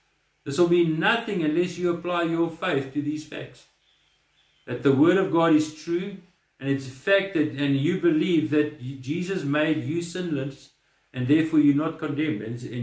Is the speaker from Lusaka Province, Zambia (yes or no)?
no; Mufulira, Copperbelt, Zambia; born there; I was born in a bush. I was born in Mufulira in Zambia. It was in the bush, just a mining town with nothing.